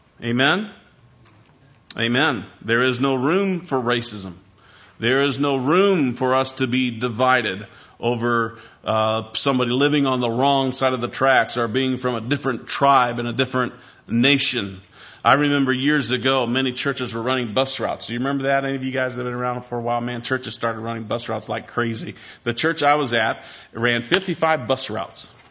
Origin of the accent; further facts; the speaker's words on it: Iowa, United States; I'm from Iowa. I know something about piggies.